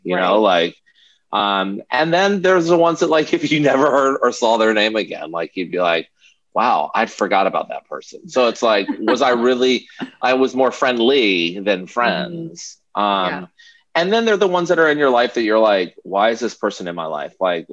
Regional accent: Virginia, United States; also born or lived in New York / Los Angeles; now in Nashville, United States; Like I grew up in Virginia. I went to college in Virginia. I moved to New York. I lived there for 6 years and I moved to LA. I lived there for 11 years. And now I've been in Nashville for almost six.

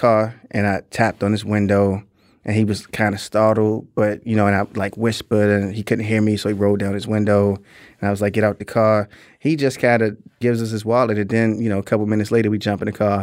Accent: Maryland, United States; We lived in the Black Belt. PG County, Maryland at the time was basically completely Black.

